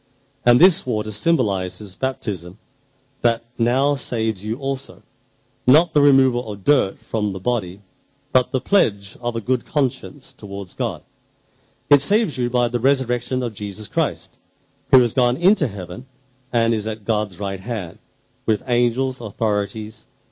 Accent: Australia; I'm from Australia.

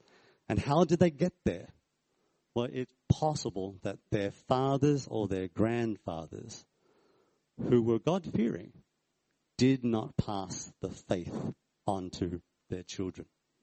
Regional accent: Australia; I come from Australia

